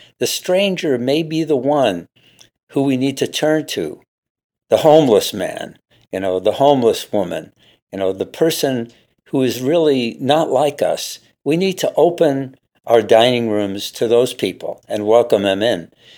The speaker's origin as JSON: {"language": "English", "region": "New York", "country": "United States", "tie": "born or raised there", "said": "So I grew up in New York and, you know, and I learned a lot from living in an Irish neighborhood, from living in an Italian neighborhood"}